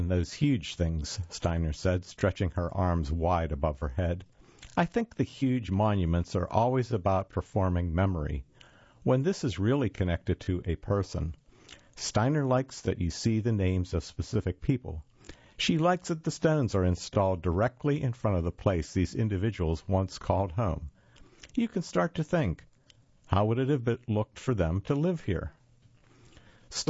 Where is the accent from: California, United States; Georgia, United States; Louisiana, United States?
Louisiana, United States; New Orleans; I imagined New Orleans, my hometown, once the busiest slave market in the country